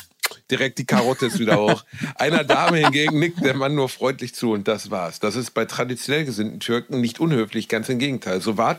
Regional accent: Germany; Als Deutscher

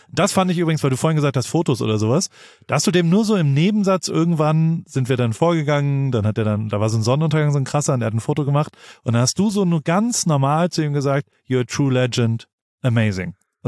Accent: Heidelberg, Baden-Württemberg, Germany; Wir waren noch nie zusammen in Heidelberg.

